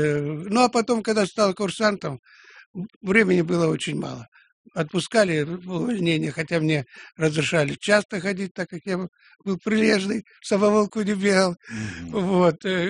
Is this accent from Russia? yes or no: yes; Krasnodar Krai, Russia; Да, я из Краснодарского края. Родился на Кубани, в совхозе «Венцы Заря», красивое название, да. Улькевичского района Краснодарского края.